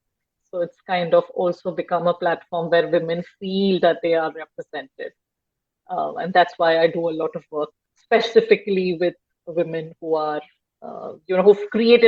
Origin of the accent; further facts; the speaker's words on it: India; now in Basel, Switzerland; Yeah, yeah. Yeah, born and brought up in India.